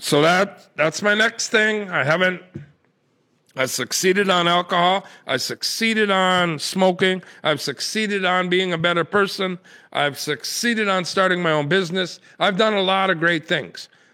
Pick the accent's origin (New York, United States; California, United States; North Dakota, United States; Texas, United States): North Dakota, United States; It wasn't really that nice, but it was nice. I'm from North Dakota, so it was nice.